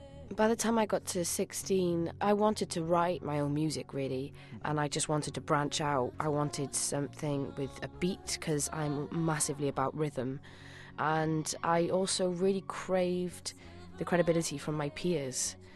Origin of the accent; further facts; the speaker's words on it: Wales, United Kingdom; accent: Welsh; so I started talking with a plum in my mouth. As soon as I left school, etc., then started getting my Welsh accent back.